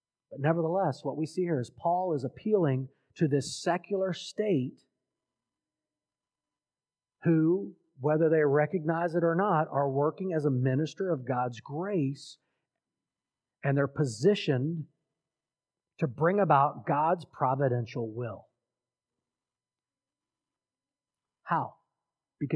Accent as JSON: {"language": "English", "town": "Washington", "region": "District of Columbia", "country": "United States", "tie": "born there", "also_born_or_lived": "Fairfax County", "said": "I'm white, I'm male, I'm an American, born in Washington, D.C. That's got to put me at the top of being American. Born at Washington Hospital Center where they take presidents."}